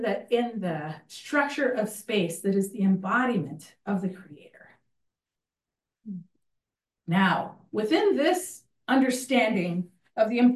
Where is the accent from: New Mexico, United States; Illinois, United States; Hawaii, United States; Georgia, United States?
New Mexico, United States; Albuquerque; I'm from Albuquerque, New Mexico. I'm the Tewa woman.